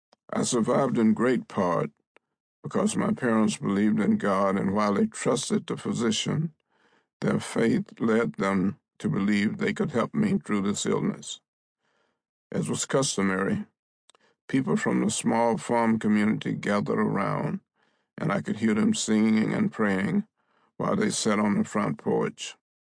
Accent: Alabama, United States; especially those living under the laws of Jim Crow in the South, especially in Alabama, my home state.

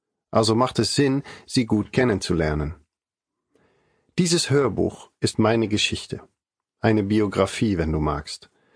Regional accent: Ter Apel, Groningen, Netherlands; born there; German is a second language; Ich wurde geboren in Ter Apel, in Groningen, Holland.

